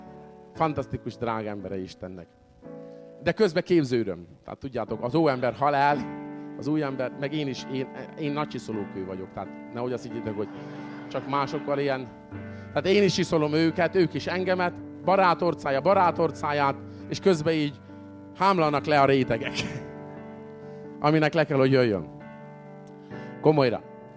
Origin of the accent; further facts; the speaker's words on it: Miskolc, Borsod-Abaúj-Zemplén, Hungary; És én miskolci vagyok, ez Miskolc mellett